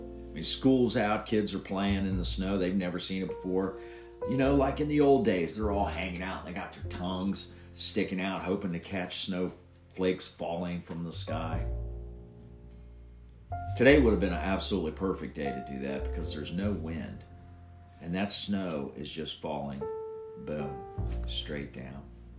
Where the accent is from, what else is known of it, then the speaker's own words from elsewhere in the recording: West Claremont, Indiana, United States; I've been in this area for 58 years of my life. I grew up in West Claremont. I've just never really traveled outside of Indiana and Kentucky until I, of course, joined the Navy.